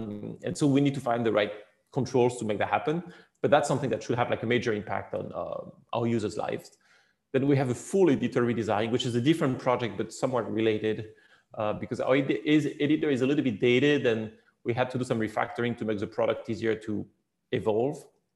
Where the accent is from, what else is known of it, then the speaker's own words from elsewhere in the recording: France; I'm very passionate about my home country. And so I go there a lot and I try to, I would love to be more active in France at some point and move back